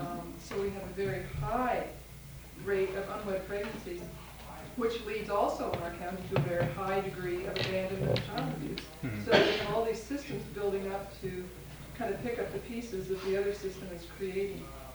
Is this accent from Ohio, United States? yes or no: no; Oregon, United States; I'm from Oregon, but we have a very comparable problem in our county